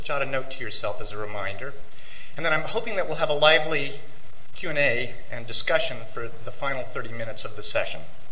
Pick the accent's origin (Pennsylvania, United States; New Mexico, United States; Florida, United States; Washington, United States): Washington, United States; We're debating them heartily back in my home state of Washington.